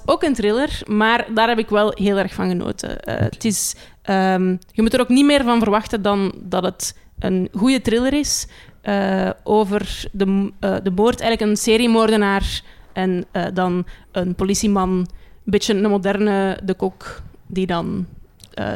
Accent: Leuven, Flanders, Belgium; Ik ben van Leuven, dus het was wel herkenbaar, de setting

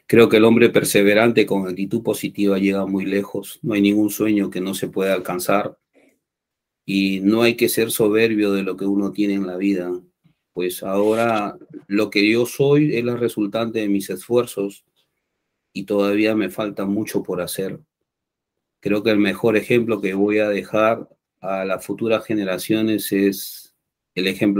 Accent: Peru; born there; coloco mi bandera peruana atrás, porque es el orgullo de mi nación, es por lo que yo moriría, porque es mi tierra en la cual he nacido.

